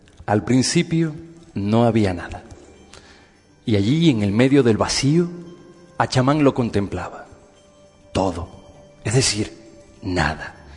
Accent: Venezuela; Soy venezolano, sí.

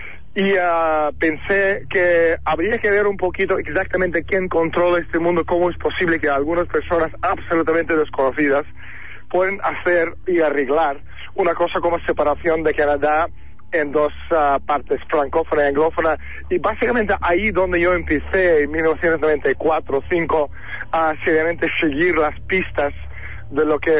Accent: Russia; Soy ruso, ruso puro de 300 años de la pureza rusa, ¿no? Somos rusos blancos, de hecho.

